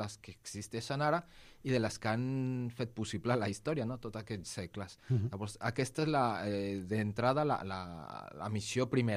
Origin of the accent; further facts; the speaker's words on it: Mexico; now in Spain; Jo mateix, jo vinc de Mèxic, vaig néixer allà i vaig arribar aquí l'any 96 i al monestir l'any 97.